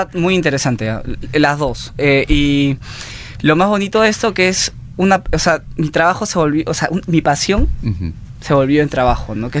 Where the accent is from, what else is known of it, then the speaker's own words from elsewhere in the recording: Lima, Peru; No, soy de Lima, pero...